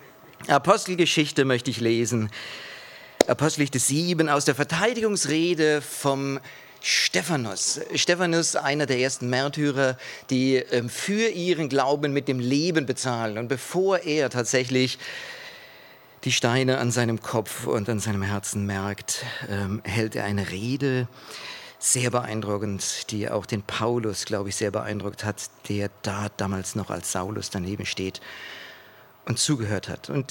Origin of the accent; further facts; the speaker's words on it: Schriesheim, Baden-Württemberg, Germany; Ich komme aus Schriesheim, also auf der anderen Seite von Heidelberg.